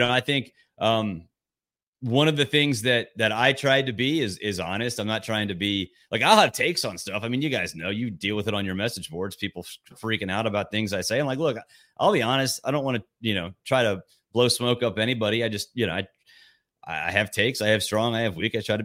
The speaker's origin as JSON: {"language": "English", "town": "Atlanta", "region": "Georgia", "country": "United States", "tie": "born or raised there", "said": "I'm from here. I went to Wheeler High School. I'm from Atlanta."}